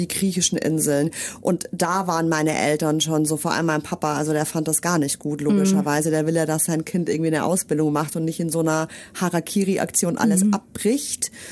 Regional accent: Munich, Bavaria, Germany; Ich komme ja gebürtig aus München

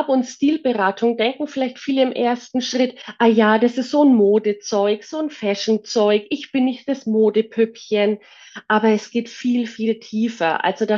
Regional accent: Munich, Bavaria, Germany; Ich stelle mich ganz selber nochmal kurz vor. Ich bin 47 Jahre alt. Ich komme aus München.

